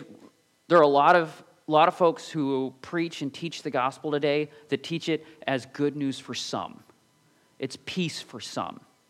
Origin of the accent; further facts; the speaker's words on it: United States; But okay, as me being an American, I can say that like this is something that's frequently left out.